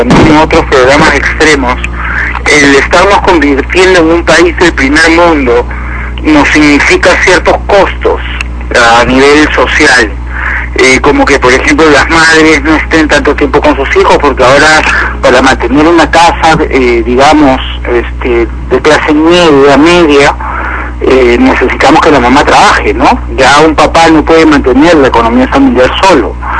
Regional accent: Peru; nuestro Perú deje de ser un país llamado tercermundista

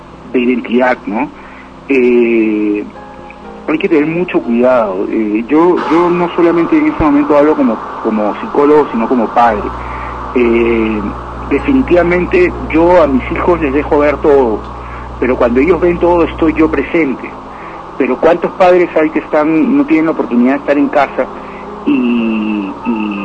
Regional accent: Peru

